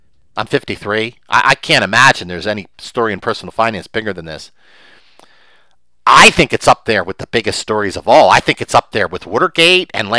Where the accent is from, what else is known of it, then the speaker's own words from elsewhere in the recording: Philadelphia, Pennsylvania, United States; I grew up in Northeast Philadelphia. Certainly it was a Democratic stronghold when I was growing up.